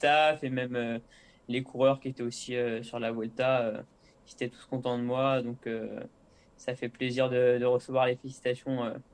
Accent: La Motte-Servolex, Auvergne-Rhône-Alpes, France; also born or lived in Chambéry; commune de ma jeunesse où habitent mes parents, où je suis actuellement. Et donc, je suis né à Chambéry, mais j'ai passé toute mon enfance à la Motte-Servolex.

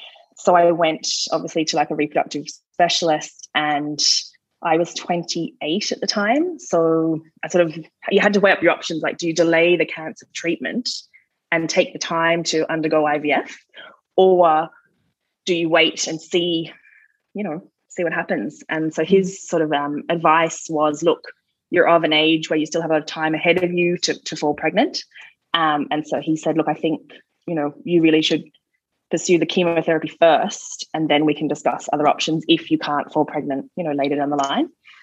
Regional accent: Australia; moved away as an adult; now in Ireland; So I'm Australian, obviously. I'm a school teacher, and we moved here in 2016. So my partner's from TIP. And so we moved over and lived in TIP for a while with my in-laws.

